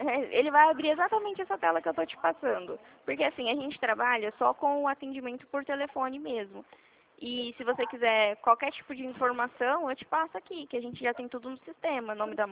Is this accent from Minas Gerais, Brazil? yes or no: no; Dracena, São Paulo, Brazil; Mas assim, eu sou aqui de Dracena mesmo.